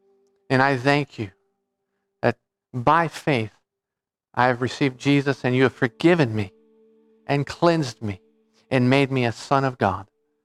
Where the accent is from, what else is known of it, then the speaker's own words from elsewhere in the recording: United States; I'm an American and grew up in a Christian home.